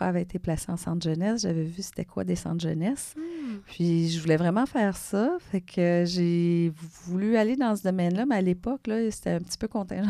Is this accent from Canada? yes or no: yes; Montreal, Quebec, Canada; Je suis originaire du sud-ouest de Montréal, Pointe-Saint-Charles, Saint-Henri, Verdun. Donc, c'est des quartiers très, très pauvres.